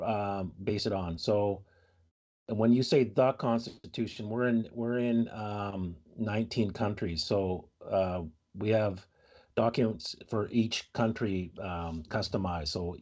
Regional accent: Canada; and I'm American, but I grew up in Canada.

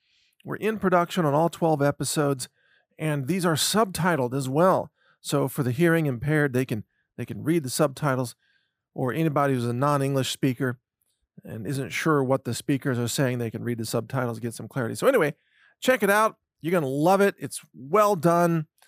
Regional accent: Midwest, United States; because I grew up in the Midwest. We always drove in ice and snow.

